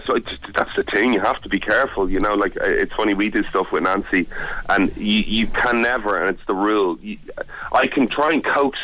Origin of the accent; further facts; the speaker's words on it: Ireland; I'm from Rough Ireland.